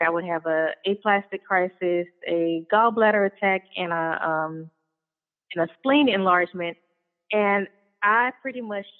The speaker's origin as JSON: {"language": "English", "town": "Memphis", "region": "Tennessee", "country": "United States", "said": "I'm originally from Memphis, and I am an artist, a fashion illustrator, and also a designer."}